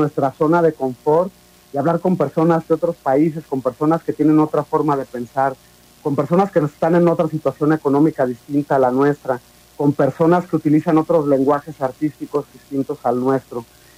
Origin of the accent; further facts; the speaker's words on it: Mexico; como mexicanas, como mexicanos